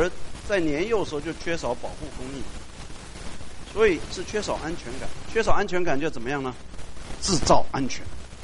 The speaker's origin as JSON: {"language": "Chinese", "country": "Taiwan", "moved": "as an adult", "said": "我是从台湾来的，我不是小留学生，我是中留学生，我25岁才来"}